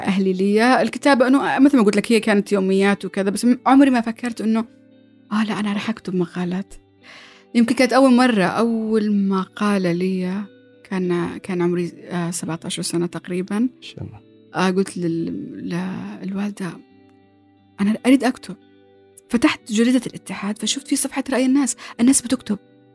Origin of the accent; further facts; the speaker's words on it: Abu Dhabi, United Arab Emirates; إماراتية وبكل فخر، وأنا أعتبر هي بلد الأول الإمارات.